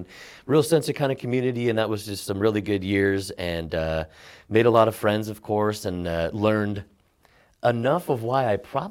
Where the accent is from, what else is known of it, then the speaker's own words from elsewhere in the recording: Davis, California, United States; growing up in Davis, you know, there's kids that get into, you know, drinking and drugs and stuff a little early